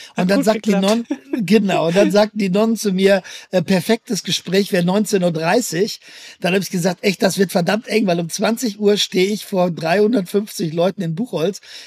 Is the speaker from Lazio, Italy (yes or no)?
yes; Rome, Lazio, Italy; und ich komme aus Rom, weißt du, das ergab sich auch so